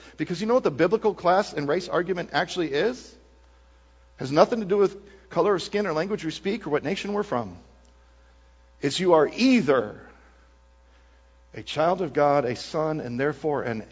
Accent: Wisconsin, United States; I grew up in Wisconsin.

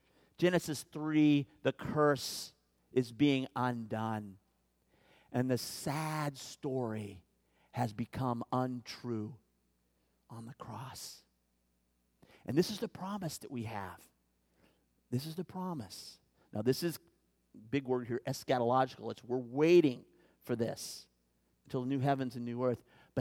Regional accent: Kansas, United States; I grew up in Kansas, all of you know, and this time, October, is when farmers are out planting wheat, okay?

